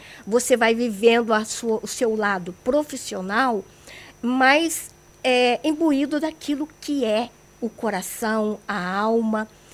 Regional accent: São Paulo, Brazil; eu sou de São Paulo. Então, a gente é ligada à Igreja de São Paulo, Rio de Janeiro, Minas, né?

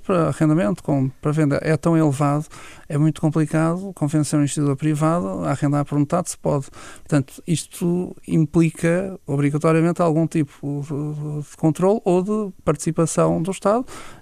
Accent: Lisbon, Portugal; Eu sou suspeito, sou lisboeta.

